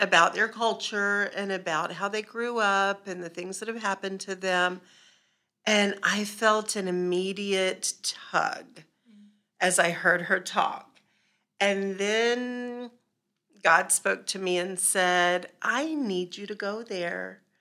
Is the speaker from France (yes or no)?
no; Florida, United States; also born or lived in Charleston; I am originally from Florida. Have been here for almost 8 years with my husband